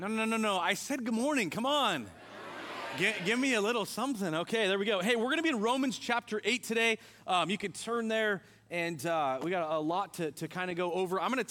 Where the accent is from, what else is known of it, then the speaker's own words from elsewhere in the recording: Marysville, United States; we grew up in North Marysville riding bikes together and all that stuff.